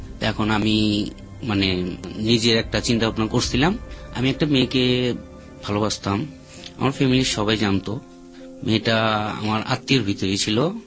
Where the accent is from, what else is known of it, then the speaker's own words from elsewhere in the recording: Dhaka, Dhaka Division, Bangladesh; আমার জন্ম পুরান ঢাকা, ছোট থেকে বড় হয়েছে সেখানেই। আমরা খুব নিম্ন শ্রেণীর মানুষ, মানে খুবই কষ্ট করে চলি।